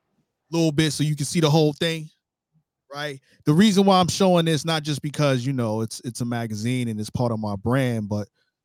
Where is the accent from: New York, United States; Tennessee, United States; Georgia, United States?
New York, United States; Brooklyn; I'm from Flatbush, Brooklyn. That's originally where I was, you know, born and raised.